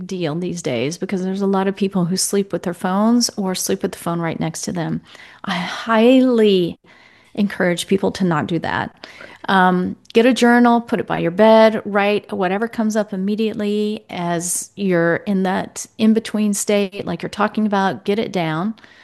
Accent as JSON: {"language": "English", "country": "United States", "tie": "born or raised there", "said": "Now, I have, growing up in America, a certain idea of what a czar represents and means"}